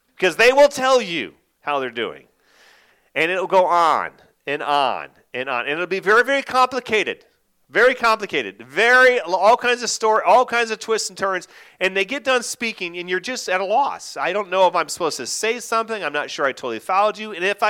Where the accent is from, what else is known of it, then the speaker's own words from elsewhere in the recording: Wisconsin, United States; First of all, I'm from Wisconsin. And you know I'm from Wisconsin as soon as I say I'm from Wisconsin.